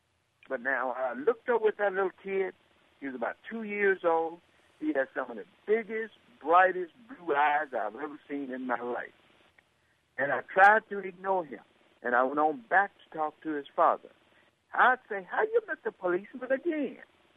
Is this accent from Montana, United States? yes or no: no; Alabama, United States; born there; I was born in Sumter County, Alabama. I was treated like an unwanted stepchild and an insignificant other all of my little boy life by racist white people. Not all the white people in my town were racist